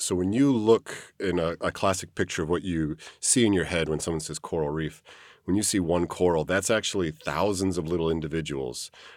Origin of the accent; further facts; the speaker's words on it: Omaha, Nebraska, United States; I'm originally from Omaha, Nebraska, so, you know, obviously I went into marine biology being from the middle of the United States.